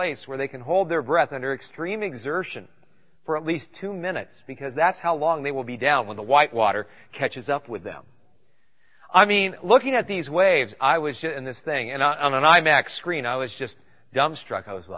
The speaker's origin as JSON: {"language": "English", "region": "California", "country": "United States", "tie": "born or raised there", "said": "I spent some time surfing growing up in California"}